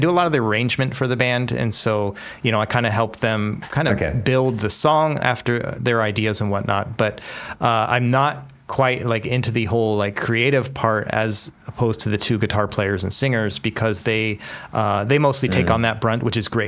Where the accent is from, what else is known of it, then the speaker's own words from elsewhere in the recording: Seattle, Washington, United States; so I'm originally from the Seattle area, right? And I grew up, in Seattle area